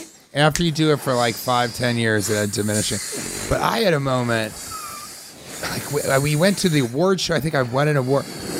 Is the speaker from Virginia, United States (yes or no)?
no; New York, United States; When you meet somebody in New York, and like, I'm a New Yorker.